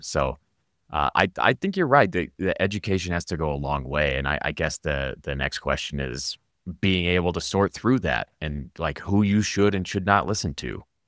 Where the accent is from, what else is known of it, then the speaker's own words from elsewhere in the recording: Los Angeles, California, United States; Because I'm from Los Angeles, right? The Galaxy just never felt like home to me.